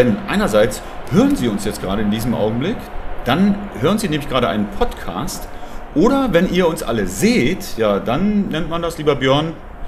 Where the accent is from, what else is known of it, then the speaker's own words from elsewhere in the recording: Oschersleben, Saxony-Anhalt, Germany; weil ich komme ja aus Oschersleben. Kennen, glaube ich, die meisten inzwischen, ist quasi so Flyover-Zone